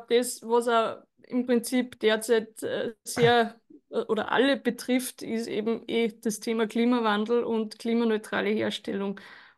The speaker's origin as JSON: {"language": "German", "town": "Wels-Land", "region": "Upper Austria", "country": "Austria", "said": "Ich bin aus Welsland, ja."}